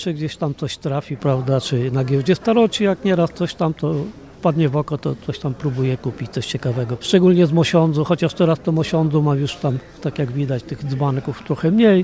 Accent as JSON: {"language": "Polish", "region": "Lublin Voivodeship", "country": "Poland", "tie": "born or raised there", "said": "pochodzę po prostu z okolic Dęblina. Typowe narzędzia takie rolnicze. Do tego mam sentyment, bo się tam wychowałem, pochodzę ze wsi"}